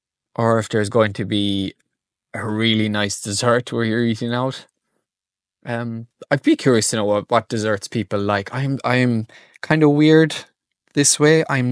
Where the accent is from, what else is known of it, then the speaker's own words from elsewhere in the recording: Ireland; Growing up in Ireland, I have degrees in a lot of things.